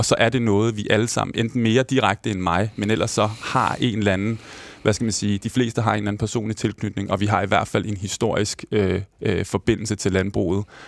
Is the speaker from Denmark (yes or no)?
yes; Albertslund, Capital Region of Denmark, Denmark; jeg er vokset op i Albertslund, i forstad til København, uden kendskab til landet, landbrug eller landbrugskultur